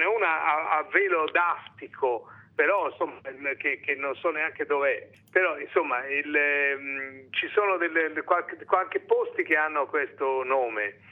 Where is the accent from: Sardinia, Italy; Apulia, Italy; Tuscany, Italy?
Tuscany, Italy; Florence; born there; sono nato in Costa di San Giorgio a Firenze.